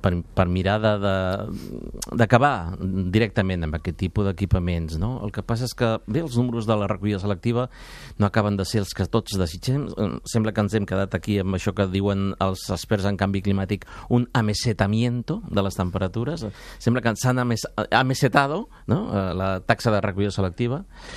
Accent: Barcelona, Catalonia, Spain; Jo vaig néixer al barri de Sant Andreu, al barri del Congrés, el districte de Sant Andreu, un barri obrer, un barri dur, un barri... Bueno, el meu barri, me l'estimo, és el meu poble.

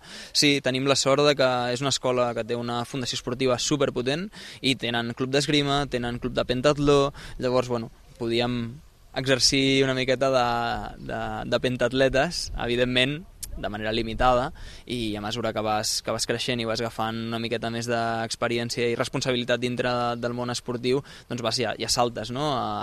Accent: Santa Coloma de Cervelló, Catalonia, Spain; De fet, nosaltres som de Santa Coloma de Cervelló.

